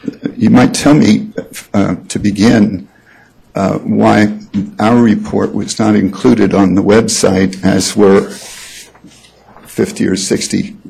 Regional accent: Boulder, Colorado, United States; I'm from Boulder, Colorado.

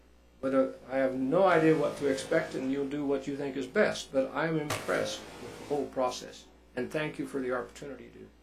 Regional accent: Fort Collins, Colorado, United States; I was born in Fort Collins, so I've lived most of my life in Colorado.

